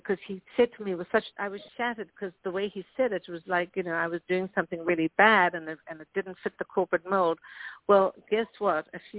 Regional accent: South Africa; Well, you know, I grew up in South Africa, and yes, I was surrounded by art and music and theater, and I was 10 years old when I was in my first play

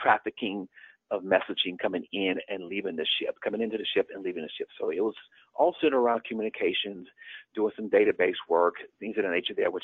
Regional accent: Louisiana, United States; So I was born and raised in Louisiana, so a small city in southwest Louisiana.

